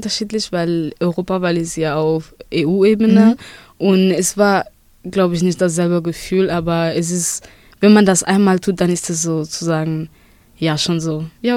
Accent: Duisburg, North Rhine-Westphalia, Germany; Ich komme aus Duisburg.

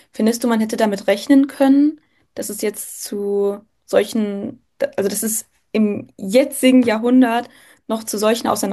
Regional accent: Germany; Ja, also ich bin ja selber in Deutschland geboren und hier auch aufgewachsen.

